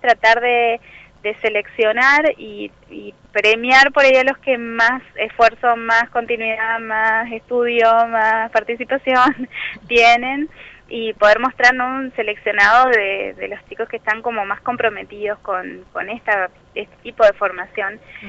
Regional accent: Argentina

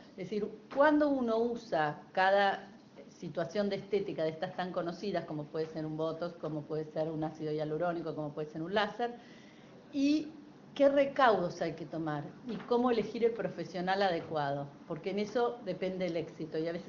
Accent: Buenos Aires, Argentina; Nosotras somos tres médicas de Buenos Aires.

